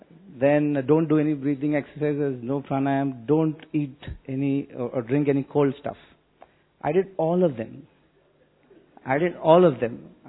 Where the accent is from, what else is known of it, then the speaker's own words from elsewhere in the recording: Pune, Maharashtra, India; from Pune.